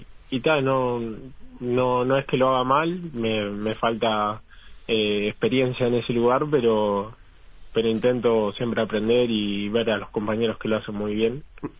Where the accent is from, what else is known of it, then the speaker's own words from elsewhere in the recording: Malvín Norte, Montevideo, Uruguay; born there; now in Barros Blancos, Uruguay; pero nací en Malvin Norte.